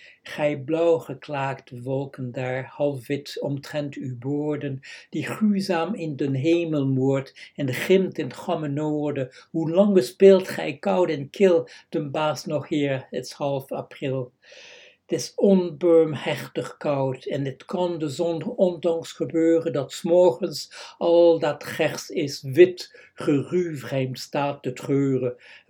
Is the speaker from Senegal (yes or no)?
no; South Holland, Netherlands; accent: South Holland; et bien que mon accent ne soit pas celui de la West-Flandre, mais de la Hollande méridionale